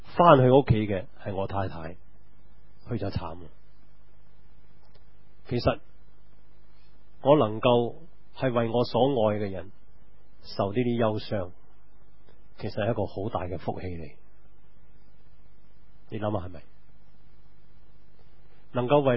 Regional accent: Guangdong, China; 咁我哋中国人好多时候咧都真系噶

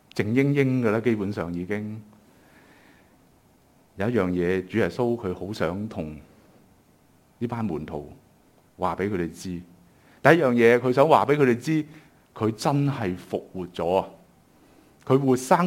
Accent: Guangdong, China; 我們廣東人最多就是死

